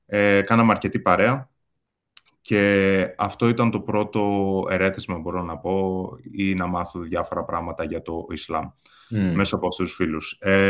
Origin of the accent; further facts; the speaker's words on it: Athens, Attica, Greece; moved away as an adult; now in Utrecht, Netherlands; Γεννήθηκα και μεγάλωσα στην Αθήνα. Τα τελευταία 5 χρόνια, όμως, ζω στην Ολλανδία. Μετακόμισα για μεταπτυχιακό και δουλεύω αυτή τη στιγμή στην Ουτρέχτη της Ολλανδίας.